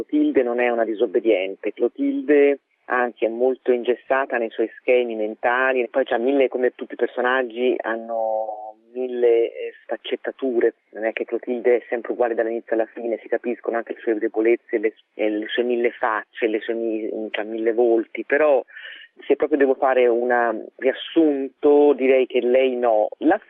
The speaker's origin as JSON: {"language": "Italian", "town": "Florence", "region": "Tuscany", "country": "Italy", "said": "io sono fiorentina, sono nata a Firenze"}